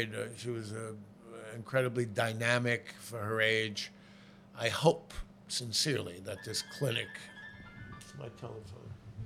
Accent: Bronx, New York, United States; I was born and raised in the Bronx. I lived in the city all my life

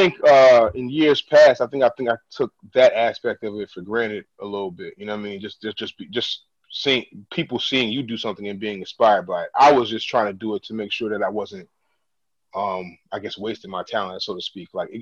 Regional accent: Ghana; I'm Ghanaian

